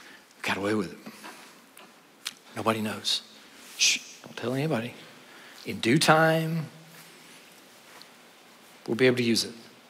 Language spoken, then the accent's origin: English; South Carolina, United States; I'm from South Carolina.